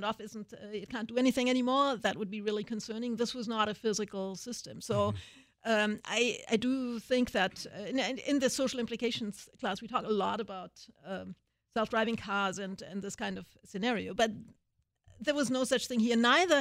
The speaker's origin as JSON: {"language": "English", "country": "Germany", "said": "I'm from Germany, and so I always have plenty of bad examples of propaganda from the 1930s and early 40s in Germany."}